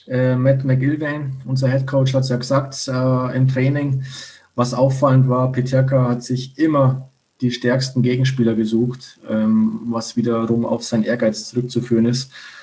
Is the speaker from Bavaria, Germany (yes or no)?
yes; Landshut, Bavaria, Germany; Und ich komme ja aus Landshut.